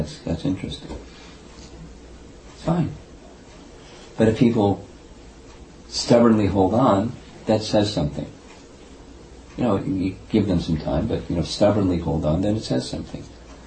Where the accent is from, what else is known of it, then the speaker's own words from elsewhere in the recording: China; You know, you could say culturally it's because I grew up in China where it was so restrictive.